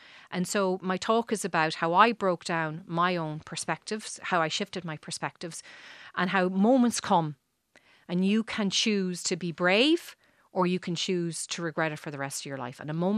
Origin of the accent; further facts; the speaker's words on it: Dundalk, Leinster, Ireland; I'm from Dundalk.